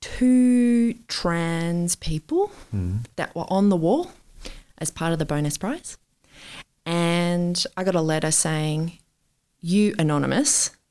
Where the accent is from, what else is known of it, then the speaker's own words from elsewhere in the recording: Melbourne, Victoria, Australia; I grew up in Melbourne, actually not too far from MGA.